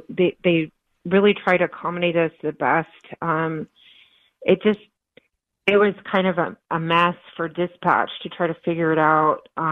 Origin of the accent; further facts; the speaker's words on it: Seattle, Washington, United States; Yes, correct. I was born in Seattle, and yeah, we moved around locally. We lived in Bellevue for a while and moved back, my husband and I, just recently.